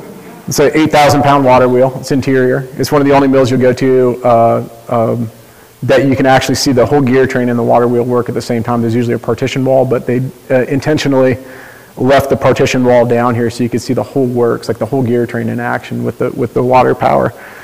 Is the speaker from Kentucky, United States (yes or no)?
no; Iowa, United States; now in Virginia, United States; I came from Iowa, where I grew up in a Victorian neighborhood